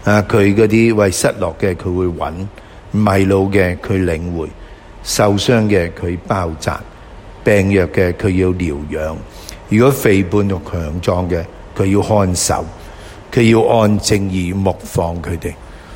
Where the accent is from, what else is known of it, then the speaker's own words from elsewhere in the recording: China; 我是中国人，有这个说话上心